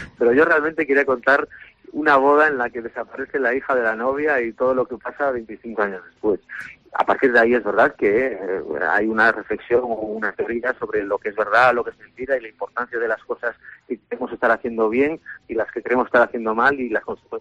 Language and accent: Spanish; Galicia, Spain; Sí, inevitable porque es mi tierra y porque la conozco mucho y porque aquí, pues iba a decir que he vivido, pero prácticamente vivo, porque me pillas ahora mismo en Pontevedra y estoy casi la mitad del año aquí y he vivido toda mi vida